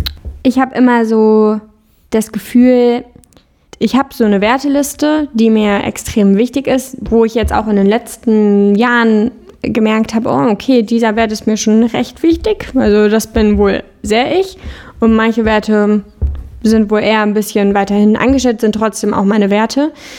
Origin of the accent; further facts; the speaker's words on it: Cologne, North Rhine-Westphalia, Germany; Ich bin in Köln aufgewachsen, in der Stadt, in der wir jetzt beide auch wohnen. Und bin irgendwann nach Wien für eine kurze Zeit und dann nach Hamburg für geplant eine lange Zeit.